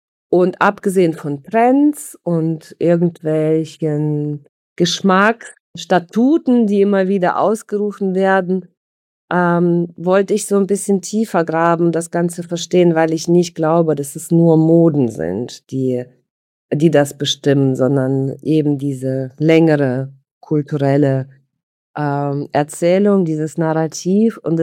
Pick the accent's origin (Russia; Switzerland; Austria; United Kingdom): Russia; Saint Petersburg; German is a second language; moved away; Ich bin in St. Petersburg groß geworden. Also ich habe meine Kindheit in St. Petersburg verbracht und ich bin in eine Akademikerfamilie reingeboren